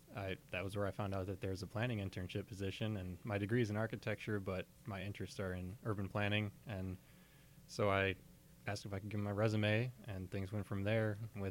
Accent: Muskegon, Michigan, United States; Yep, I grew up in Muskegon. Went to Muskegon High School and then graduated there.

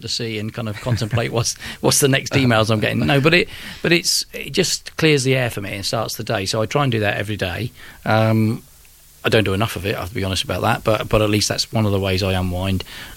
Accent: Brading, South East England, United Kingdom; so when I was young and I grew up, I was born in Brading on the island

